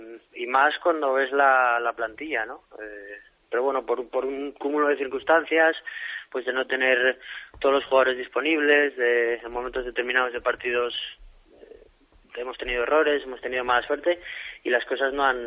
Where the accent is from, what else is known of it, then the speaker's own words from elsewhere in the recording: Spain; como jugador español que soy, siempre me gustaría estar en la selección